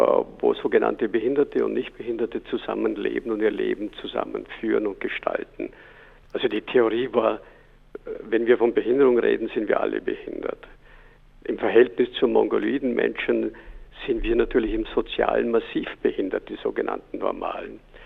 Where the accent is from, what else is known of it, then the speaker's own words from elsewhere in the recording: Vorarlberg, Austria; also born or lived in Switzerland; Ich bin in Vorarlberg in der Nähe von Feldkirch aufgewachsen, habe dann einen Teil meiner Jugend in der Schweiz verbracht